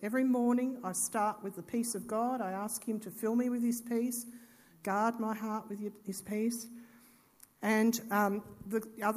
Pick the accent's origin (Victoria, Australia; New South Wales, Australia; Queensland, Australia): Victoria, Australia; I come from Victoria, guys. Things are not easy there.